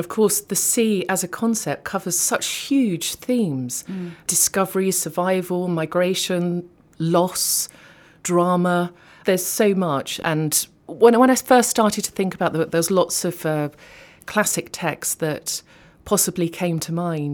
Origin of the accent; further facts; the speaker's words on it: United Kingdom; as British people we don't necessarily think of that all the time